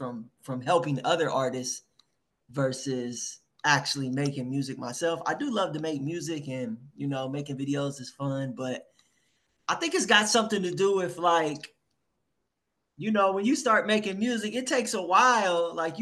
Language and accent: English; Ohio, United States; I am from Ohio.